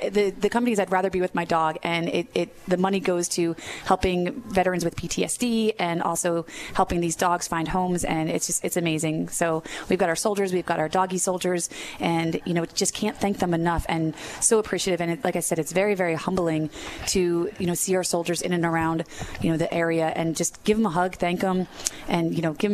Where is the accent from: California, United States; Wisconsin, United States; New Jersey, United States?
New Jersey, United States; also born or lived in Boston, United States / Fargo, United States; So I'm a little embarrassed being that I'm from New Jersey. Lived in Boston, lived in Fargo, North Dakota